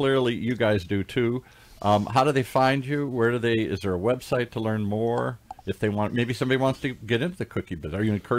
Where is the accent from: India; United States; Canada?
United States; Midwest; Okay, cookies and milk. That's what I grew up with in the Midwest here.